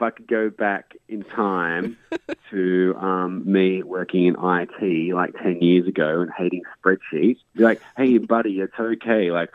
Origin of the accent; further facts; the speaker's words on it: Newcastle, New South Wales, Australia; Yes, yes. I'm up here. I'm from Newcastle.